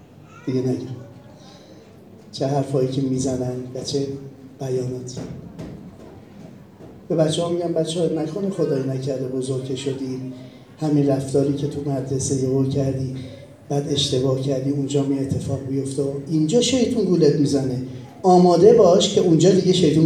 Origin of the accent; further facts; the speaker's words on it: Tehran, Tehran Province, Iran; من خودم بچه تهرانم، اما مرحوم پدر و مادر از موقع ازدواج اومدن تهران تو شهرستان